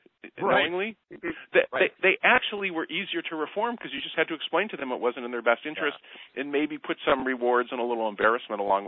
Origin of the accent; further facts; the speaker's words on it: Midwest, United States; I grew up in the Midwest, but then moved out here